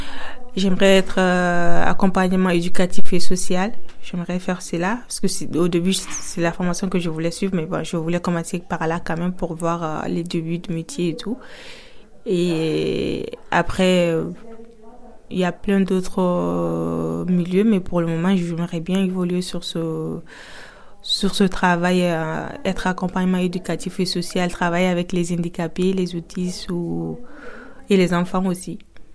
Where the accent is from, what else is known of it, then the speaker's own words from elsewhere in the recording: Conakry, Guinea; Je viens de la Guinée, Conakry, c'est l'Afrique de l'Ouest, et j'ai 24 ans.